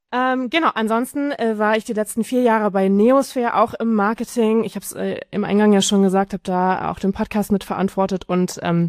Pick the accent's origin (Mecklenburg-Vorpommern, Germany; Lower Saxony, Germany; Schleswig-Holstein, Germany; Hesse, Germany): Hesse, Germany; Also ich komme aus dem Raum Frankfurt.